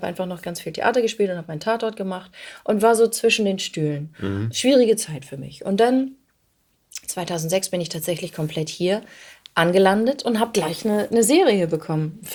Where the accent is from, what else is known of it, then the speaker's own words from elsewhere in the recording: Hamburg, Germany; ich komme aus Hamburg.